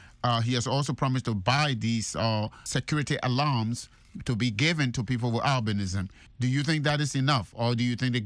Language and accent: English; Liberia; As a young man growing up in Liberia